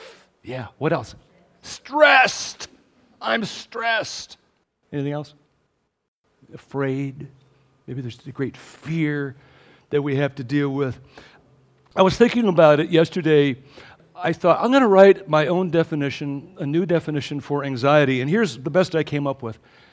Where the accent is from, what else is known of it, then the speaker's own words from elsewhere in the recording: Racine, Wisconsin, United States; I was born and raised in Racine, Wisconsin.